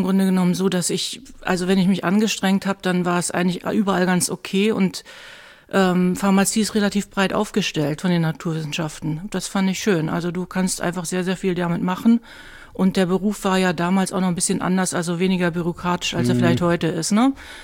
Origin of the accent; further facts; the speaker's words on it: Kasshagen, Schleswig-Holstein, Germany; Also ich bin so ein typisches Dorfkind aus Ostholstein, also Kasshagen heißt das, Nähe Arnsburg-Eutin. Einwohnerzahl war 200, also 200 Einwohner, 20.000 Schweine. Das war also sehr, sehr, sehr dörflich. Da bin ich dann zur Schule gegangen, dann nach Lübeck zur Schule